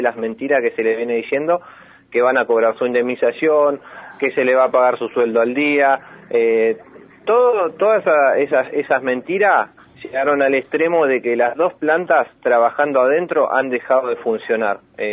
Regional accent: Ezeiza, Buenos Aires Province, Argentina; De Ezeiza.

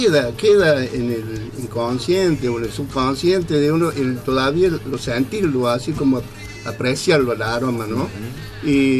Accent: Córdoba, Argentina; Yo vengo a ser del otro lado del río, soy de San Martín, de Barrio San Martín, más precisamente de Bajo Galán. Pero mi familia, toda la familia de mi papá, es de acá, de Alberdi.

